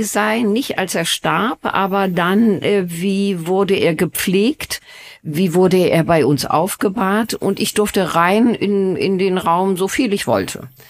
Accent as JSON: {"language": "German", "region": "Schleswig-Holstein", "country": "Germany", "tie": "born or raised there", "said": "Ich komme aus Schleswig-Holstein, bin in einem Dorf aufgewachsen."}